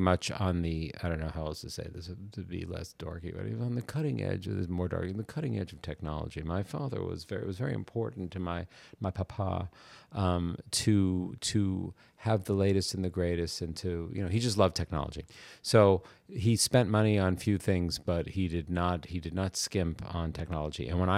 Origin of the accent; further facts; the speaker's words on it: Boston, Massachusetts, United States; I can't do a Bostonian accent and I'm from Boston